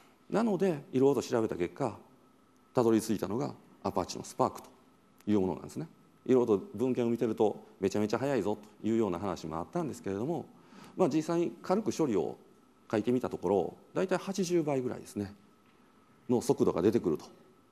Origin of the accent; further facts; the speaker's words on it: Kansai, Japan; accent: Kansai; 僕実は関西人でっていうか分かってはると思うんですけどね、言葉遣いから、関西人なんで渋谷っておしゃれな街かなと思って